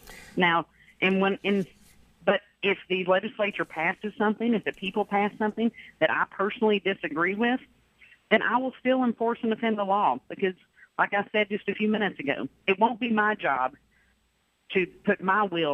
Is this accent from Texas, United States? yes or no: no; Arkansas, United States; I was raised right here in North Central Arkansas, and my parents are good folks, and we went to church, and I'm a Christian.